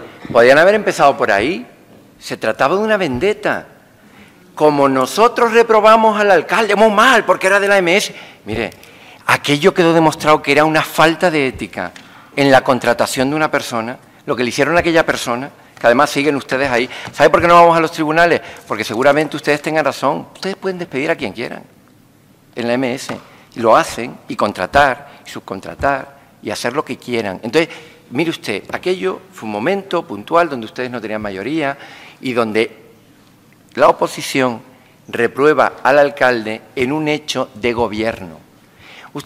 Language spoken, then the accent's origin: Spanish; Spain; Soy un español, soy un demócrata